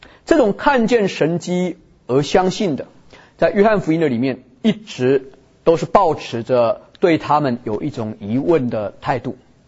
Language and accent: Chinese; Taiwan; 我们跟几个跟我同样来自台湾背景的一些弟兄姊妹